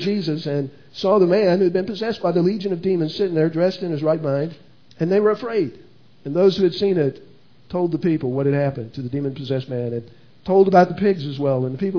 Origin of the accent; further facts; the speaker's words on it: Illinois, United States; I ministered at a church near where I grew up in Illinois.